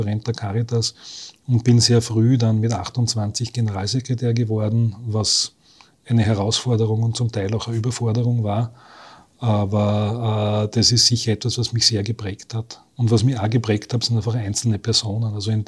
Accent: Graz, Styria, Austria; Ich bin in Graz aufgewachsen, als Einzelkind

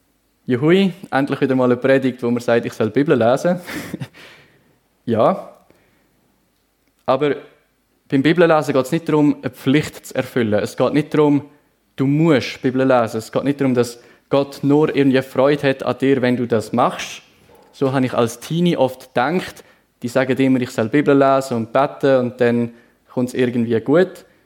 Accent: Aargau, Switzerland; Entschuldigung, ich bin Aargauer.

